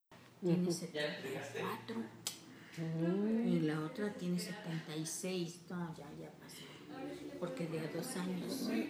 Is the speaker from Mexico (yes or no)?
yes; Zamora, Michoacán, Mexico; Y la otra vive allá en Zamora, en mi tierra.